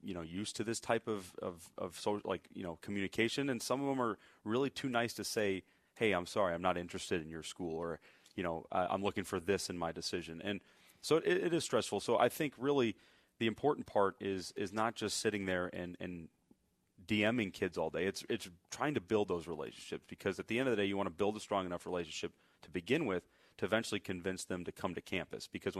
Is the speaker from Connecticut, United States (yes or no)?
no; Chicago, Illinois, United States; now in Nashville, United States; I'll never forget the first time I drove in through Nashville when I moved here. And I'm from Chicago, so I know a big city